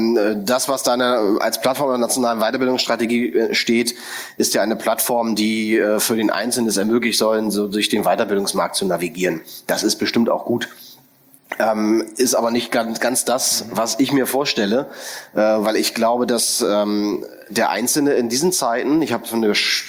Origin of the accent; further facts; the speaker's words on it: Berlin, Germany; auch als Berliner und derjenige, der lang hier gearbeitet hat